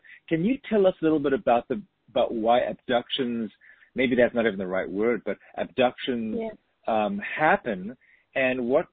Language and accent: English; South Africa; I'm from South Africa, so I know the pronunciation